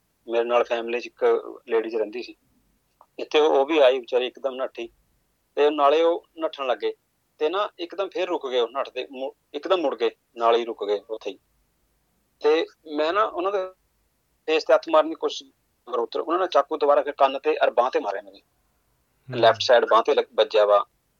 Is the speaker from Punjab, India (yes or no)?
no; Pehowa, Haryana, India; now in Australia; ਮੈਂ ਹਰਿਆਣੇ ਤੋਂ ਹਾਂ ਜੀ, ਪੇਵਾ ਸ਼ਹਿਰ ਹੈ ਜੀ ਸਾਡਾ, ਕੁਰੂਕਸ਼ੇਤਰ ਡਿਸਟ੍ਰਿਕਟ ਜੀ।